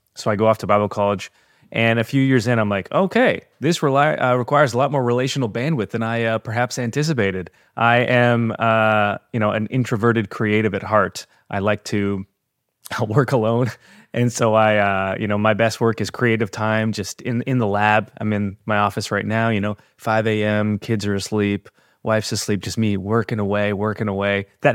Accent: Canada; So I am Canadian

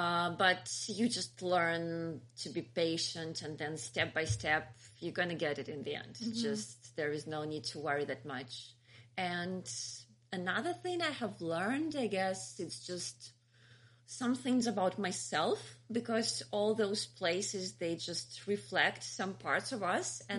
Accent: Belarus; now in Lithuania; before I even moved here, I've been to Lithuania quite a few times, because I come from Belarus.

